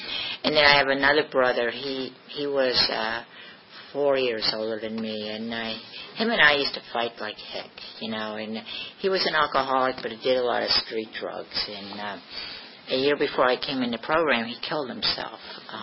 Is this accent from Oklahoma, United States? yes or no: no; Pennsylvania, United States; I grew up in Pennsylvania in the mountains, in the Pocono Mountains in Pennsylvania on a large, large dairy farm.